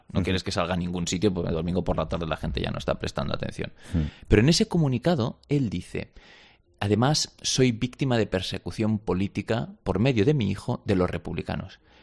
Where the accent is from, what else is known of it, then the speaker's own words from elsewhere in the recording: Valencia, Valencian Community, Spain; como decimos en mi tierra, en Valencia, era bastante pendenciero.